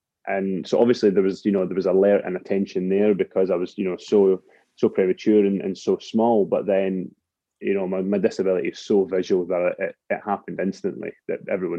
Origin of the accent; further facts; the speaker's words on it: Paisley, Scotland, United Kingdom; born there; I was born in Paisley, which is not far from where I am at the moment, and I was the youngest of 4 boys